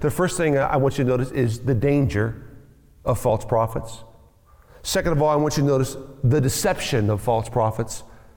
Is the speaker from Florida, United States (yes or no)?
no; Kansas, United States; When I was growing up in Kansas many years ago now, there was a dog that was living next door to us.